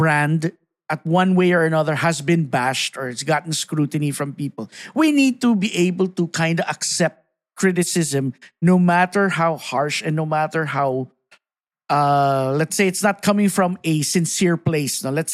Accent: Philippines; A little bit conflicting for me as a Filipino and B, a content creator, diba?

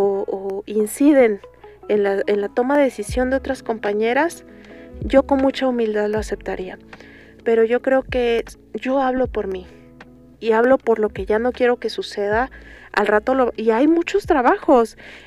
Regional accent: Mixteca, Mexico; yo soy de la Mixteca.

